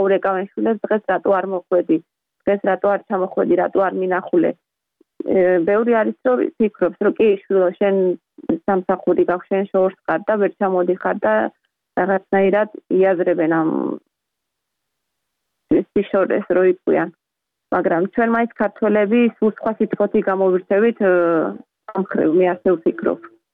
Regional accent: Batumi, Adjara, Georgia; moved away; ზღვის ქალაქში გავიზარდე, ბათუმში გავიზარდე

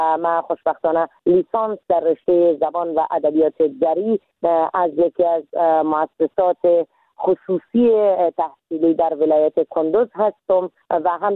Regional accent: Iran; moved away as an adult; now in Afghanistan; من در سال 1364 در کشور ایران به دنیا آمدم

